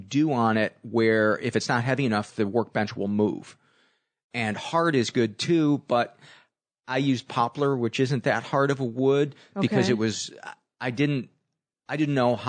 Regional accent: Homewood, Illinois, United States; South suburbs of Chicago, Homewood, Flossmoor. I was from Homewood, which was a lot more middle class, and Flossmoor was very upper middle class.

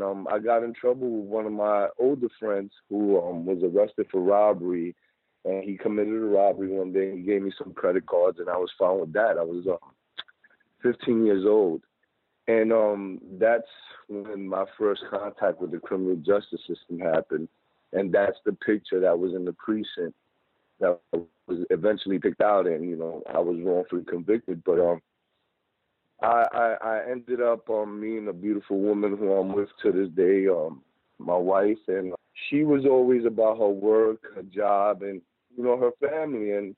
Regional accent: Puerto Rico; I came from Puerto Rico. I was born in Puerto Rico, raised up by a single mother, two other brothers, and 5 sisters.

